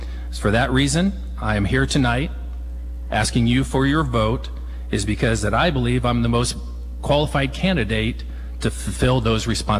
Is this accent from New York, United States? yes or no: no; Ohio, United States; I was born and raised in Hancock County.